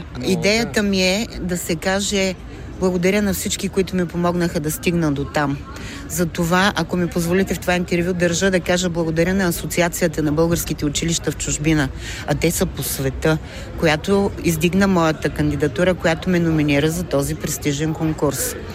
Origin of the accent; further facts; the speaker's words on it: Veliko Tarnovo, Veliko Tarnovo Province, Bulgaria; защото двете столици са центрове на моята личност, родния ми град е Велико Търново